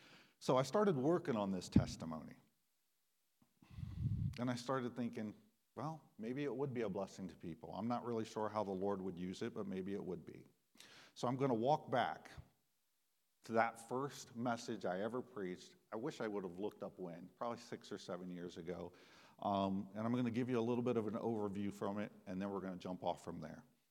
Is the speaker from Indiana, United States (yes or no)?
no; South Point, Ohio, United States; born there; I was born in South Point, Ohio. If you don't know where that is, it's the South Pole of Ohio from a latitude perspective. It is the southernmost point in Ohio.